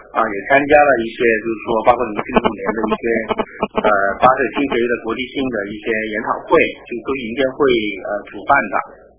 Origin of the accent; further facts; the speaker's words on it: Hong Kong; moved away as an adult; now in Beijing, China; 我是从香港来的北京的，然后我来到北京大概已经有快八年了，七年多了。